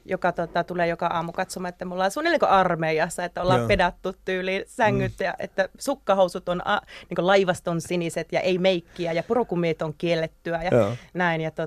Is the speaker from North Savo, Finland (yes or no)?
no; Oulu, North Ostrobothnia, Finland; born there; No, synnyin Oulussa.